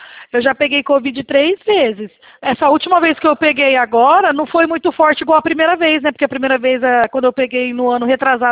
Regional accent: Presidente Prudente, São Paulo, Brazil; nós somos aqui de Prudente, isso mesmo.

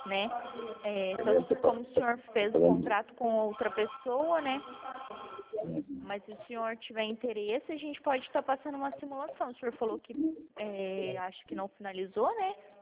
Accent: Foz do Iguaçu, Paraná, Brazil; Eu sou de Foz do Iguaçu do Paraná.

